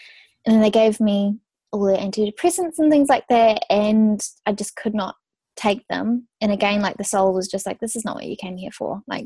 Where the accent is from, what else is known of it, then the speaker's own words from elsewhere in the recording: New Zealand; also born or lived in Australia; And then I moved to Australia for 4 years because I'm from New Zealand